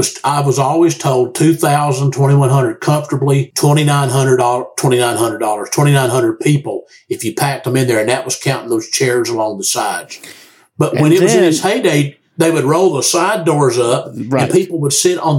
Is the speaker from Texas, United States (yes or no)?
yes; Fort Worth, Texas, United States; especially having grown up in Texas, I was born in Fort Worth.